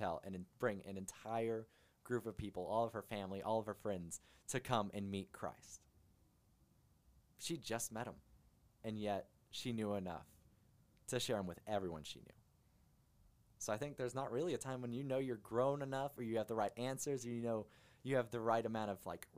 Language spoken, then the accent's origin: English; Texas, United States; I'm a Texas kid. I grew up in Texas. I love Texas like every person ever that's ever been to Texas or born in Texas